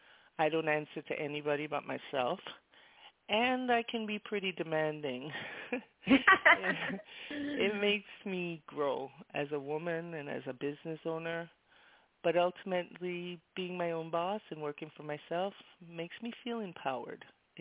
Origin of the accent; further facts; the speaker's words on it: Toronto, Ontario, Canada; now in Miami, United States; Well, I'm from the U.S. My family is originally from Jamaica. I was raised in Toronto, Canada. I've been in the United States since 1977 when my family decided to move down to Miami, Florida. I've been here ever since, so this is my home.